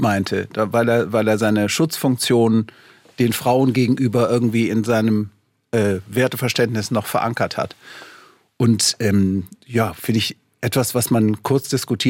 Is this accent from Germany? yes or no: yes; Cologne, North Rhine-Westphalia, Germany; kann man nicht verleugnen, wo man herkommt. Ich komme aus Köln.